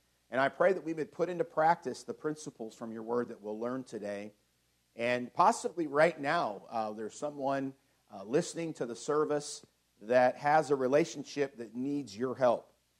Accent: British Columbia, Canada; I was born here in British Columbia, and I've stayed in British Columbia my entire life.

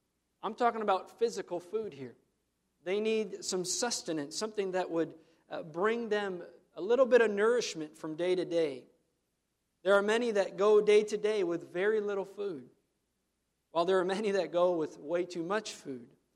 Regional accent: United States; now in Canada; Coming from and growing up in the United States, I come from a very blessed nation

